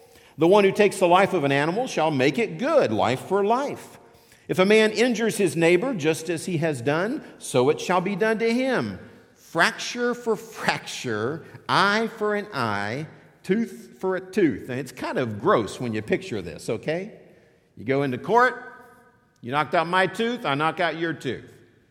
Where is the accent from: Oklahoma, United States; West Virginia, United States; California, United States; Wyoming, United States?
West Virginia, United States; I grew up in West Virginia. We've got a famous one of these. It's called the Hatfields and McCoys.